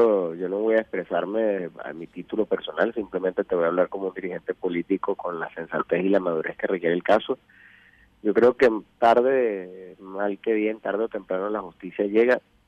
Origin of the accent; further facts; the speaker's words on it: Venezuela; esto es parte del golpe continuado que hemos estado siendo víctimas los venezolanos